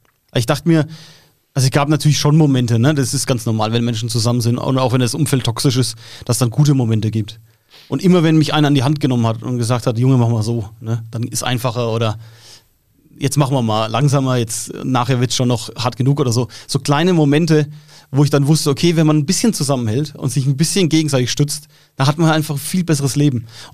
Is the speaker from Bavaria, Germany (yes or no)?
yes; Bavaria, Germany; ich komme aus dem Landkreis Schweinfurt, ganz viel Industrie da vor Ort.